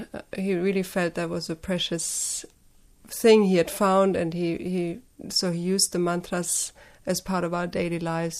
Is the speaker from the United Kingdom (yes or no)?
no; Germany; although I grew up in Germany